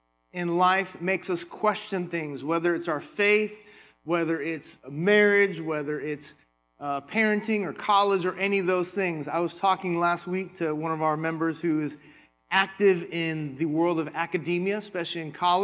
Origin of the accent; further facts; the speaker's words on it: California, United States; This is a park near my hometown in California, and I used to run here all the time.